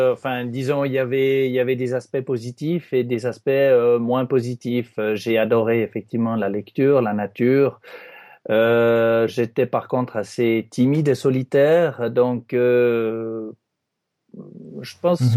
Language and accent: French; Neuchâtel, Switzerland; now in Yverdon, Switzerland; je suis né en 1954. J'ai grandi à Auvergne, près de Neuchâtel. Mmh. Puis j'ai vécu dans différents endroits de Suisse et un petit peu en France aussi. Et je me suis établi depuis bientôt 30 ans à Yverdon.